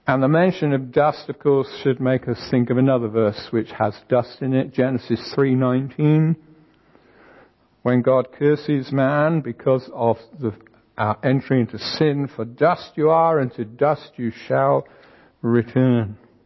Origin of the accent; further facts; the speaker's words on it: England, United Kingdom; As we say, sorry, those of you who are not English, but as we English people say, an Englishman's home is his castle.